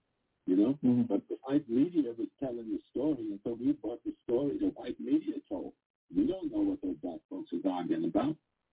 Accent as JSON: {"language": "English", "region": "South Carolina", "country": "United States", "tie": "born or raised there", "said": "I grew up in South Carolina. I got involved in these sit-ins and stuff when I was 14 years old."}